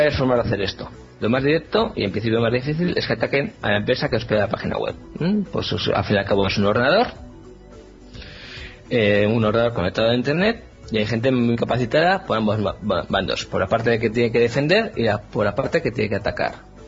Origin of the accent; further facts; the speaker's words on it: Asturias, Spain; de Asturias, en el mapa de oyentes.